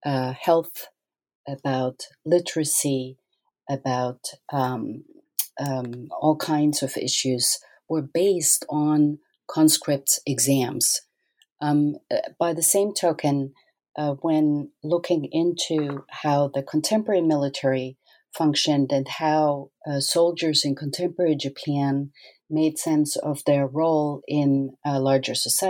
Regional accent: Austria; I grew up in Austria, and my parents and my entire family was always interested in other cultures and traveled a lot all around the world.

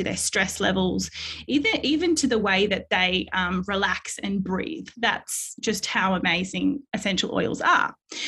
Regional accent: Perth, Western Australia, Australia; I do literally get my oils made in my hometown of Perth, WA, down the road from me.

